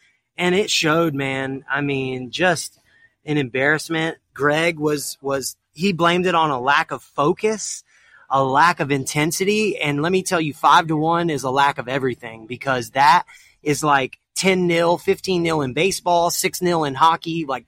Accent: United States; I'm American. I'm American as can be. Yes, my great-great-great Slovakia and Italy. But guess what, man? America is where I'm from

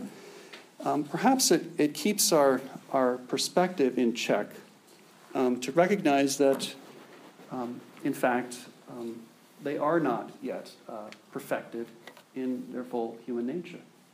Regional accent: Spokane, Washington, United States; She's from my hometown in Spokane.

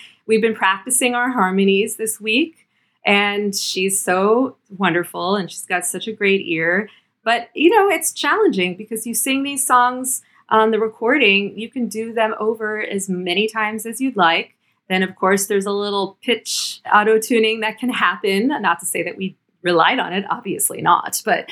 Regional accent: Miami, Florida, United States; And, you know, I grew up in Miami and they were all in Florida. So I got to see them all the time and we were very close.

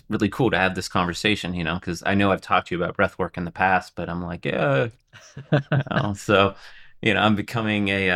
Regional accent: United States; We're Americans. We're from America.

